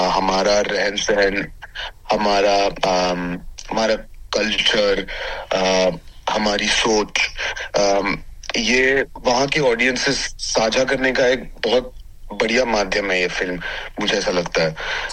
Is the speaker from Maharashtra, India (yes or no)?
yes; Mumbai, Maharashtra, India; क्योंकि मैं बम्बई में पला बड़ा हूँ